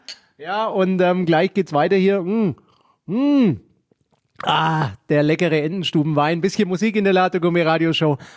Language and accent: German; Nuremberg, Bavaria, Germany; Ja, und ich bin ja auch ein Nürnberger